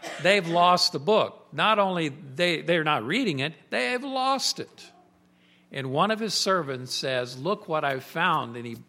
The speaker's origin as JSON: {"language": "English", "town": "St. Petersburg", "region": "Florida", "country": "United States", "tie": "born or raised there", "said": "because as a kid, I grew up in St. Petersburg, Florida. I don't know if any of you have ever been to St. Petersburg."}